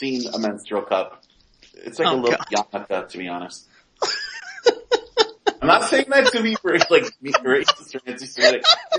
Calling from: United Kingdom; from the UK. All I can say to this is how glad I am to be British and live in the UK.

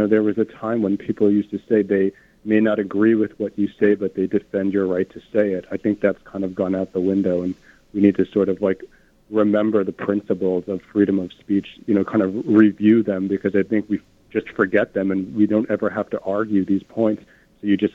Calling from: Jersey City, New Jersey, United States; Hi, I'm just calling from Jersey City.

